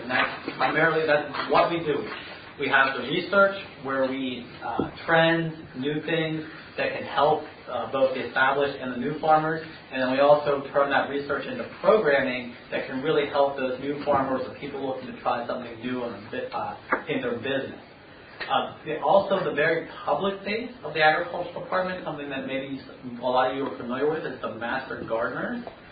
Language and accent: English; Pennsylvania, United States; also born or lived in Houston, Texas; I actually came up here from Houston, Texas. It was big and hot, if you were wondering. But I'm from Pennsylvania, so this is not a big change for me here.